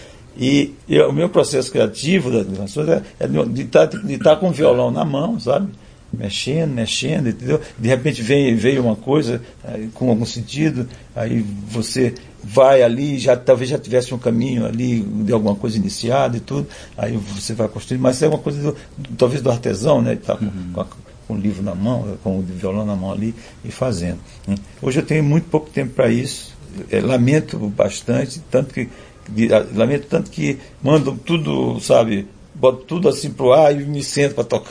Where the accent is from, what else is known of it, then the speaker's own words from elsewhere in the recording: Cajari, Maranhão, Brazil; moved away; E é por essa porta que eu saí de Cajari, que a gente só viajava de lanche na época.